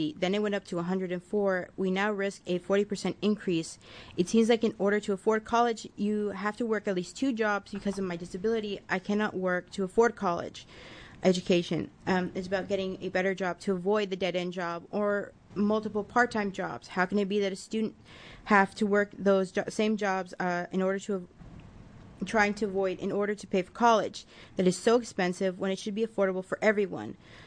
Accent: California, United States; now in Oregon, United States; I came here from California, where in-state tuition was affordable, to a state that I viewed as more affordable

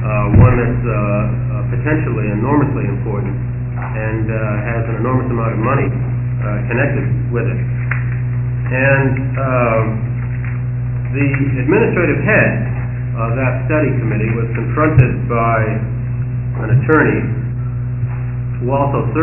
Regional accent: Portland, Oregon, United States; I'm from Portland. And the editor of the Oregon Times.

